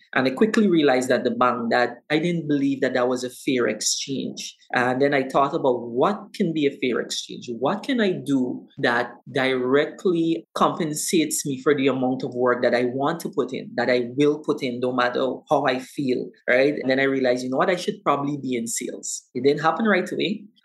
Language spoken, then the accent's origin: English; Guyana; I'm from Guyana. And yes, we are part of South America.